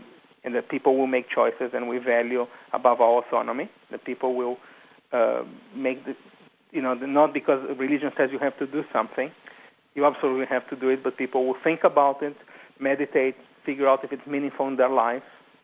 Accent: São Paulo, Brazil; moved away as an adult; now in United States; I grew up in São Paulo, Brazil.

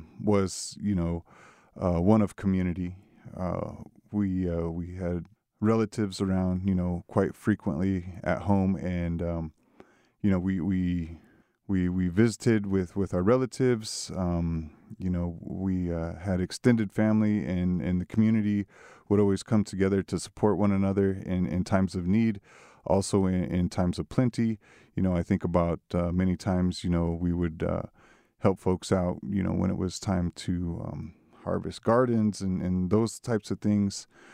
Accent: Kansas, United States; Myself, I'm originally from Kansas, you know, grew up on the reservation with my grandparents there

